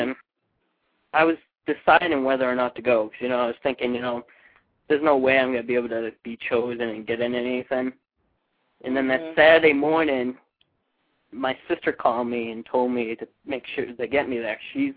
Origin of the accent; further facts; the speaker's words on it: Lowell, Massachusetts, United States; But with me, they asked me if I was from Lowell, and I said, yeah.